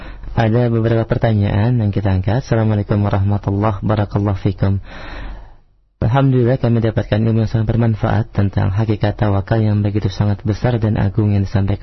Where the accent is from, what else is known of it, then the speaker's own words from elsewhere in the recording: Java, Indonesia; Dan di daerah saya, di daerah Jawa, ada yang bertawakal dengan seekor sapi yang dikeramatkan.